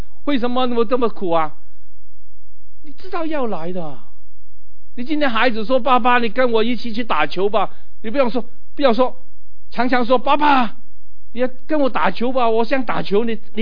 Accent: Hong Kong; 有两句话我们中国人很喜欢讲，起码我们香港人很喜欢讲的

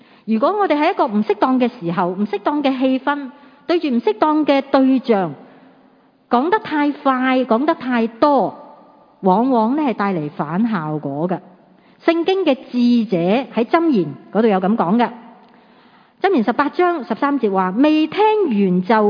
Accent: China

